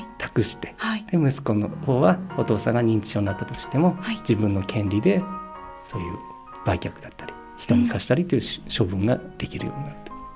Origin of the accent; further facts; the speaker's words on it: Sukagawa, Fukushima, Japan; うちの実家っていうのは、はい、あの福島の須賀川っていうところがありまして